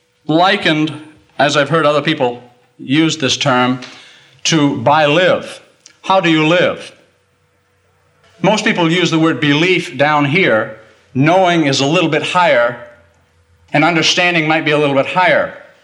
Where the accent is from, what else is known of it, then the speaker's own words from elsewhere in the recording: Maine, United States; back in my home state of Maine.